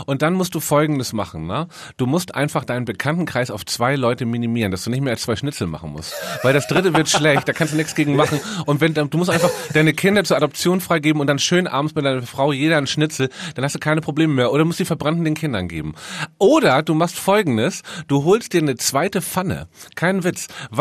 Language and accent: German; Northern Germany, Germany; Wir sind beide Norddeutsche. Wir sind mit Hausmannskost, glaube ich, noch aufgewachsen.